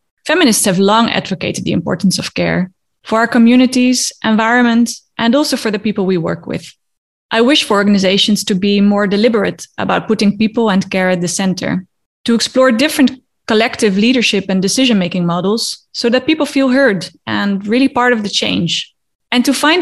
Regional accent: Netherlands; Growing up in a wealthy place, I'm from the Netherlands

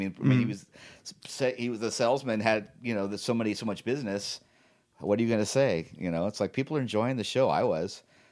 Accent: Los Angeles, California, United States; I was from Los Angeles. They were like, we can't believe you moved here to this little town.

